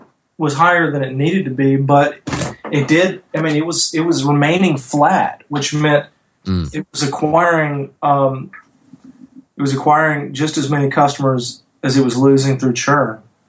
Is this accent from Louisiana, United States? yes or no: yes; Louisiana, United States; I'm from North Louisiana, small town banker